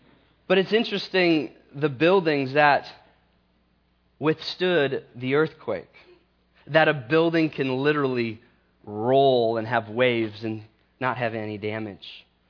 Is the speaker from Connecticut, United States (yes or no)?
no; Iowa, United States; I'm from the Midwest. I'm from Iowa. And we have tornadoes and natural disasters, and we have flooding.